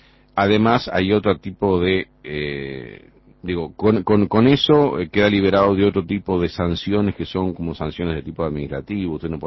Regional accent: Uruguay; born there; los que nacimos en Uruguay

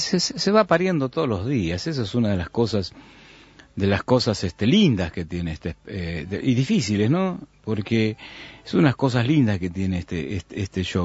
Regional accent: Argentina; now in United States; Yo me fui hace 35 años de Argentina. Vivo ya en Estados Unidos hace mucho tiempo.

